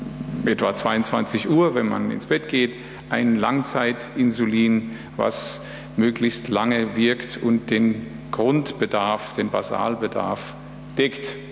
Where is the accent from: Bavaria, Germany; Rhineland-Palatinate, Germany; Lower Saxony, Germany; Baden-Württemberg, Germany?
Baden-Württemberg, Germany; Ich bin ja Badener